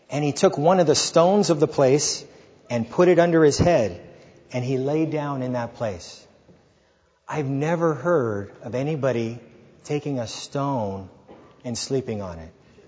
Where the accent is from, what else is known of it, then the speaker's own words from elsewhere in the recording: California, United States; I grew up in Orange County.